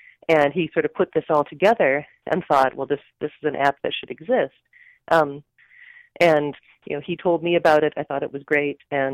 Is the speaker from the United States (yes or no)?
yes; Minnesota, United States; I'm from Minnesota.